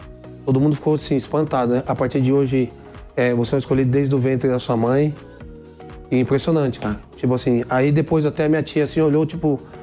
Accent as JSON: {"language": "Portuguese", "region": "Paraná", "country": "Brazil", "tie": "born there", "also_born_or_lived": "Mato Grosso do Sul", "said": "eu nasci no Paraná, mas morei no Mato Grosso do Sul muitos anos."}